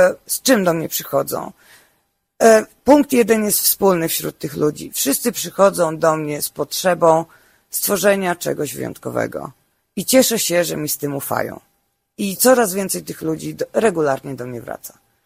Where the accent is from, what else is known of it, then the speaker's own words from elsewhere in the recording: Warsaw, Masovian Voivodeship, Poland; born there; moja dusza taka jest, połowa to z Łodzi, a połowa to z Wielkiej Brytanii, a urodziłam się w Warszawie.